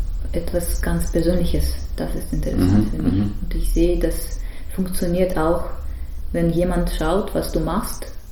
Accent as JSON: {"language": "German", "town": "Tver", "region": "Tver Oblast", "country": "Russia", "second_language": "German", "moved": "yes", "said": "weil ich bin ursprünglich aus Tver, das ist zwischen Moskau und Petersburg."}